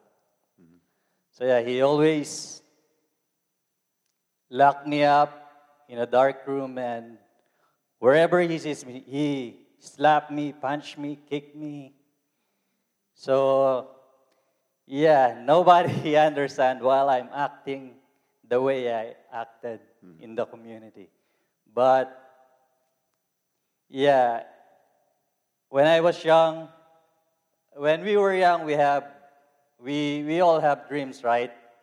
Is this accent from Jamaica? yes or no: no; Philippines; English is a second language; now in United States; I'm from the Philippines. I look like Ricardo.